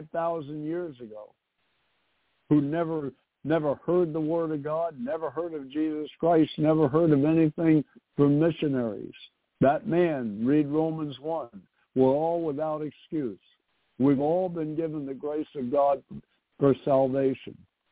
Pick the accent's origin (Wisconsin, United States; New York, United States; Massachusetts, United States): New York, United States; New York City; It's no different than I'm from New York City.